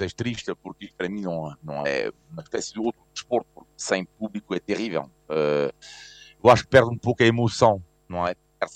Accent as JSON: {"language": "Portuguese", "country": "France", "second_language": "Portuguese", "lives_now": "Portugal", "said": "eu considero uma pessoa latina, sou francês, mas sobretudo sou de origem e fui educado por italianos e sobretudo vivo em Portugal, portanto tenho filhos portugueses, etc."}